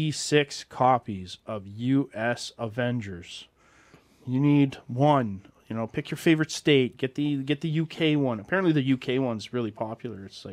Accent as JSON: {"language": "English", "country": "Canada", "said": "But as a Canadian comic book retailer, I feel like for Canadian content, you should go the extra mile."}